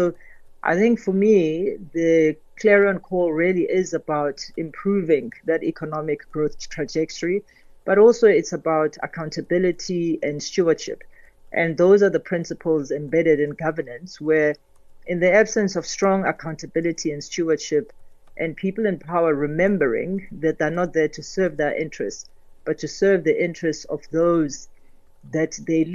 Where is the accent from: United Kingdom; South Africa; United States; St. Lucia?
South Africa; I would say as a South African, it certainly is our growth trajectory.